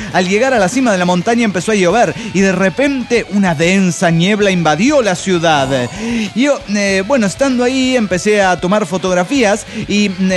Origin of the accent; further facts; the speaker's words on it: Teloloapan, Guerrero, Mexico; born there; yo nací en Telolhuapan, Guerrero.